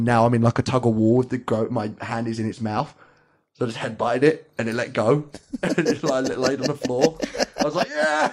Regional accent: England, United Kingdom; Mate, we're English. We got hard heads.

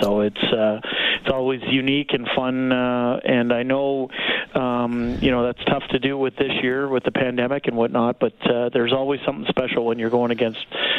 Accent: Toronto, Ontario, Canada; Yeah, I think so. And you know what? For sure we were. The Leafs were the biggest thing going in town.

